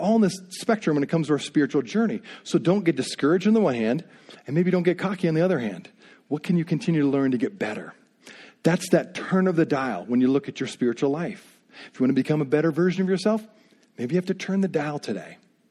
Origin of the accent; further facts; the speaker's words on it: Indiana, United States; In other words, I grew up in Indiana, okay? And it's a very flat place.